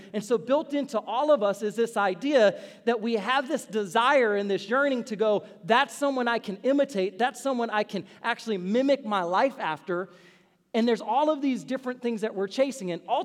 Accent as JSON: {"language": "English", "town": "New Orleans", "region": "Louisiana", "country": "United States", "said": "I'm from New Orleans. Anybody else in here from New Orleans?"}